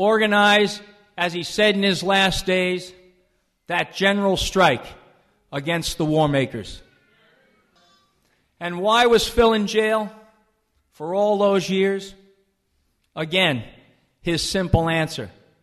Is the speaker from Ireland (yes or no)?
yes; Ireland; he fought, as we Irish people say, he fought the famine and he fought the crown